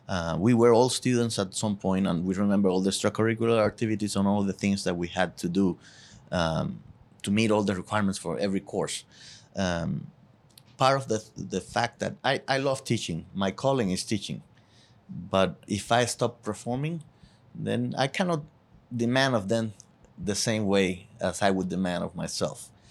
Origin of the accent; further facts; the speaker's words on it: Cojimar, Havana, Cuba; English is a second language; now in United States; I'm from Cojima, this town of the east side of Havana, where Hemingway used to be fishing. The Old Man of the Sea actually is based on my hometown of Cojima.